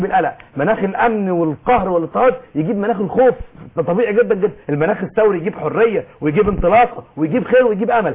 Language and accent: Arabic; Egypt